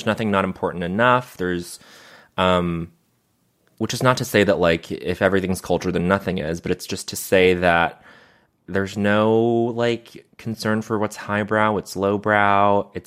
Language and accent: English; Montreal, Quebec, Canada; growing up in Montreal.